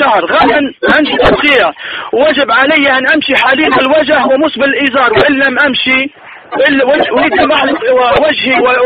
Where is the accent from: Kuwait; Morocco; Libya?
Libya; ابي استفتيك، انا من ليبيا.